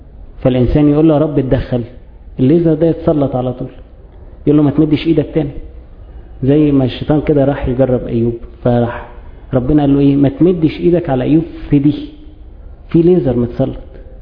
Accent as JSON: {"language": "Arabic", "country": "Egypt", "said": "يعني زي عندنا في مصر كده"}